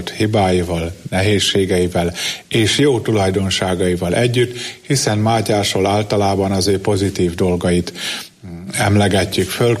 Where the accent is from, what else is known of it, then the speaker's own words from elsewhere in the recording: Jász-Nagykun-Szolnok, Hungary; Jász is vagyok, meg ferences is.